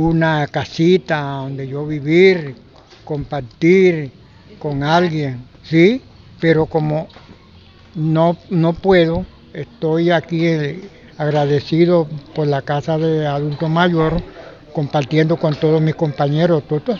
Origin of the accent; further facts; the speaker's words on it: Montería, Córdoba, Colombia; also born or lived in Lorica; porque soy cordobés, soy monteriano de Córdoba.